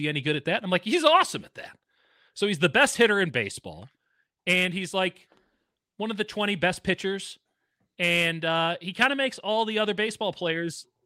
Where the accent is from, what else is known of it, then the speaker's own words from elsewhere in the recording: Chicago, Illinois, United States; I grew up in Chicago. Like, I've been in hurricanes.